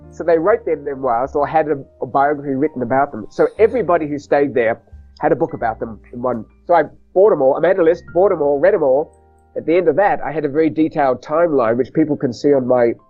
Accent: Melbourne, Victoria, Australia; I'm from Melbourne in Australia

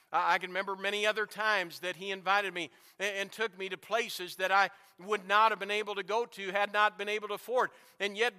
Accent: New Ulm, Minnesota, United States; You know, growing up in New Ulm, I can remember I had a friend.

